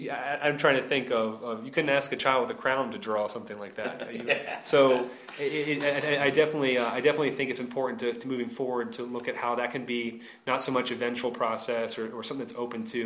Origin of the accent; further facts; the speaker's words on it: Delaware, United States; I'm from Delaware, and so therefore when you meet someone else from Delaware, you say, where did you go to high school?